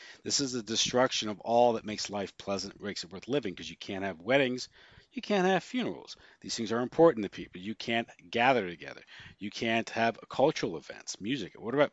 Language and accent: English; Canada; I, as a Canadian, and more importantly, as a parent who wants a better future